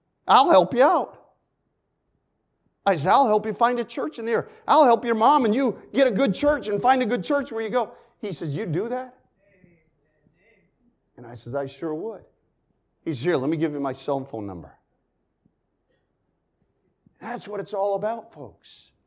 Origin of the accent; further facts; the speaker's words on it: Connecticut, United States; Isaiah, listen, I'm not even from here. I'm from Connecticut. I'm just in town for the day.